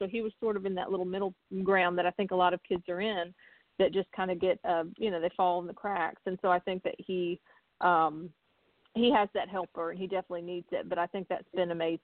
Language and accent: English; Atlanta, Georgia, United States; But I know that we're from Atlanta originally, and I still keep in touch with friends there